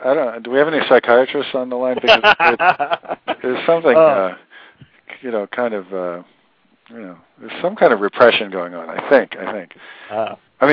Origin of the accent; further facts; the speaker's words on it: New York, United States; now in Boston, United States; I'm from New York, actually, which is something you don't say very often when you live in Boston.